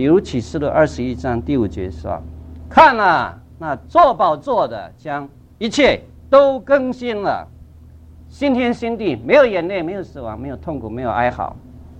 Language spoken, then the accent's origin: Chinese; Guanmiao, Tainan, Taiwan; moved away; 回我故乡台南县关庙乡去走一走。我今年47岁，所以去年46岁多一点。